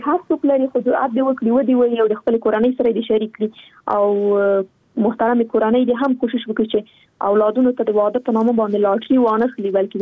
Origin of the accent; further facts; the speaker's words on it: Afghanistan; زه خو شخصا په جګړه کې پیدا شوی یم، دا په جګړه کې رالویا شولم